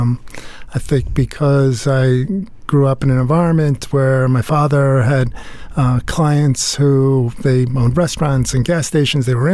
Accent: New York, United States; Yeah. I grew up on Long Island, and my parents dabbled with real estate.

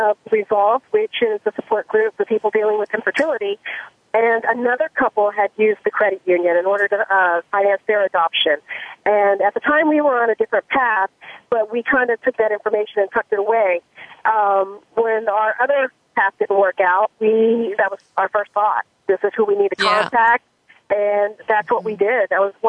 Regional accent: Brandon, Florida, United States; I'm from Brandon, Florida, and my husband and I, we completed a domestic adoption.

